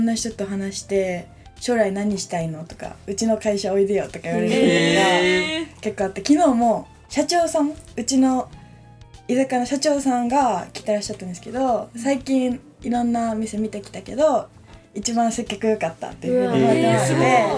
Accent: Kyotango, Kyoto, Japan; 出身地は京都府なんですけど、ちょっとマイナーなところで京丹後市の出身です。それで私の今最近ハマってることは、その一人暮らししてるので

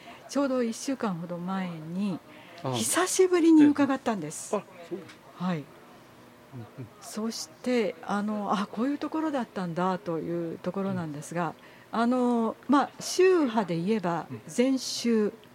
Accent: Gifu, Japan; born there; 私、岐阜で生まれました。

